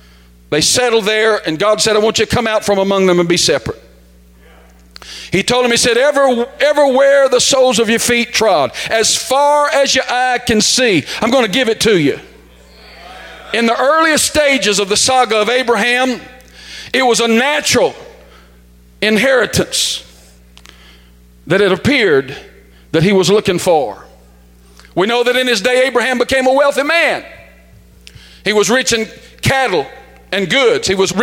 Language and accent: English; Groves, Texas, United States; I grew up in Groves. Haven't lived in Groves in a long, long time.